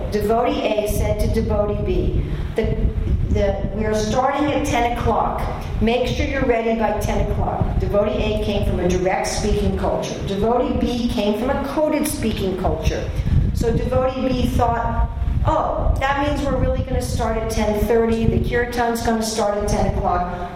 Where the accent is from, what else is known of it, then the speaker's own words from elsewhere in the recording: United States; So I'm from America, which is an egalitarian culture.